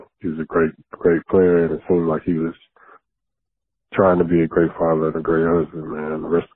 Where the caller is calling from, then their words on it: San Antonio, Texas, United States; also born or lived in Georgia; I'm calling from San Antonio by way of Georgia.